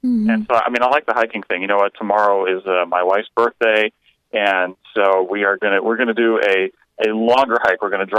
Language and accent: English; Canada; now in Eugene, United States; It's an adjustment from Southern California, but, you know, I'm actually liking it a lot more than I thought I would, to be honest.